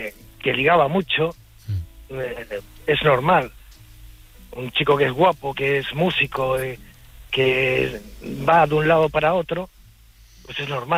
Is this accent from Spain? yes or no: yes; Canary Islands, Spain; esa Canarias... es mi opción, de si no lo arreglo, coger y volverme a mi tierra, que tengo mis hermanos, mi familia...